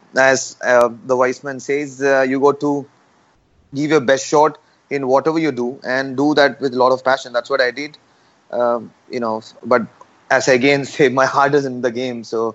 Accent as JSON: {"language": "English", "region": "Kerala", "country": "India", "tie": "born or raised there", "said": "So I was, I'm from Kerala, which. A lot of people know the most of the Olympians are from Kerala."}